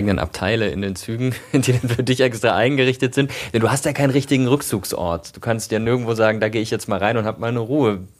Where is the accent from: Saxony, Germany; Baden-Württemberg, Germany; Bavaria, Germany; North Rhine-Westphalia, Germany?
Baden-Württemberg, Germany; Karlsruhe; Du könntest auch nach Karlsruhe fahren, meine Heimatstadt. Sehr schöne Stadt, kann man sich anschauen.